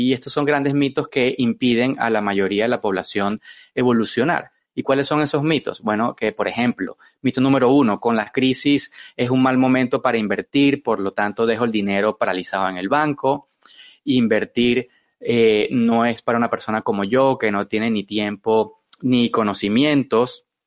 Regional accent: Venezuela; now in Madrid, Spain; soy venezolano, 43 años, en abril próximamente cumplo 43. Vivo en Madrid desde hace 4 años

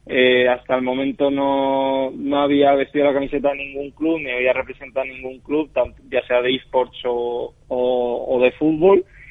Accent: Valencia, Valencian Community, Spain; y más siendo valenciano, viviendo aquí, se me presentaban también más facilidades

